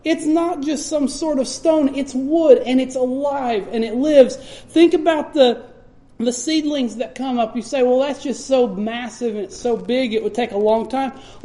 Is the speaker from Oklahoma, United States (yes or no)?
yes; Oklahoma, United States; born there; but I was born in Oklahoma, and we go back there and visit quite a bit.